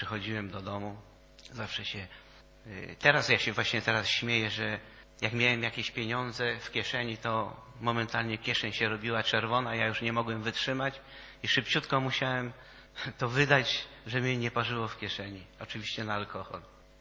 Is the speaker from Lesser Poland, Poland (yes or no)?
no; Nowa Ruda, Lower Silesian Voivodeship, Poland; now in Legnica, Poland; Ja przyjechałem tutaj do Legnicy, bo pochodzę z Nowej Rudy, to jest takie miasto koło Wałbrzycha.